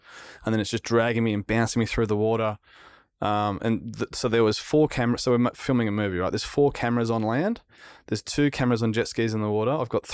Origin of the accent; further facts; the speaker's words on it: Narrabeen, New South Wales, Australia; Yeah, like I grew up in Narrabeen. Damien Hardman was in my street. He was a world champion surfer.